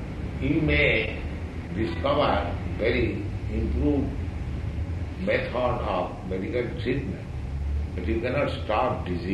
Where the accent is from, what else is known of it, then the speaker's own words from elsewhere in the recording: India; we are Indian, we have seen in India